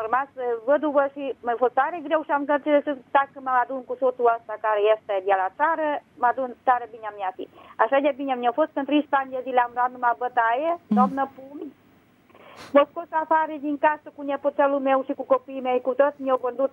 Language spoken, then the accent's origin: Romanian; Baia Mare, Maramureș County, Romania; Sunt din Baia Mare, doamnă